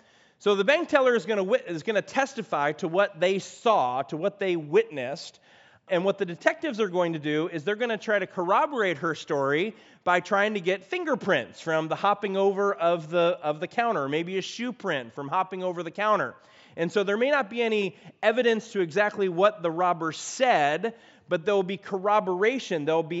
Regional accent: Midwest, United States; This is not California, because I was from the Midwest

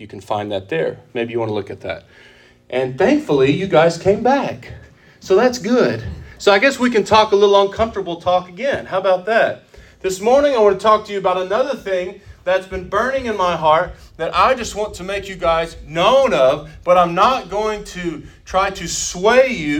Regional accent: Texas, United States; Y'all, I'm Texan. I know y'all.

